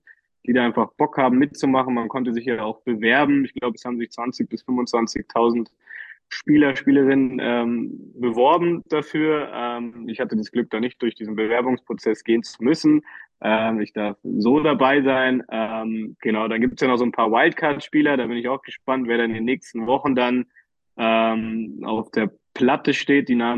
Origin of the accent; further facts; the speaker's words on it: Berlin, Germany; Bolzplatz, ich als Berliner Junge kenne das nur zu gut